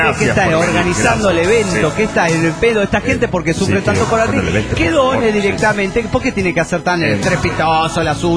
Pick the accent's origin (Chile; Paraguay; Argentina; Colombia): Colombia; Pasto, Nariño; Hola, ¿qué tal? … de Pasto.